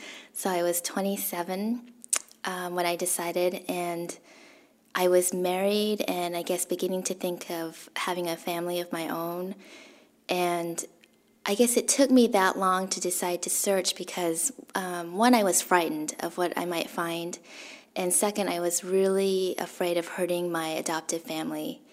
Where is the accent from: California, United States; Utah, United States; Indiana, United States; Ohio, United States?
Utah, United States; Salt Lake City; also born or lived in Korea; now in Boise, United States; I grew up in Salt Lake City, Utah, and currently I live in Boise, Idaho.